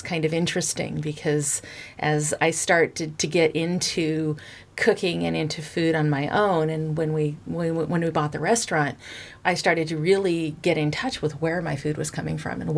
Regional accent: McKinleyville, California, United States; I grew up in McKinleyville, and I grew up with an enormous garden in a family where hunting and fishing was pretty much the standard.

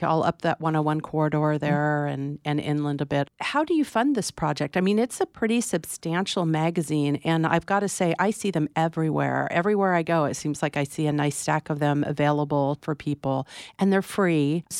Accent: California, United States; I grew up down in the Bay Area. I grew up with a lot of farm stands around

